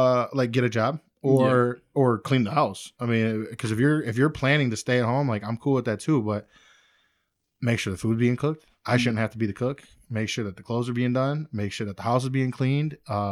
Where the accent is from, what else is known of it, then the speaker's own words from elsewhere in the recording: Florida, United States; I'm like, oh, I'm from Florida. We don't believe that shit.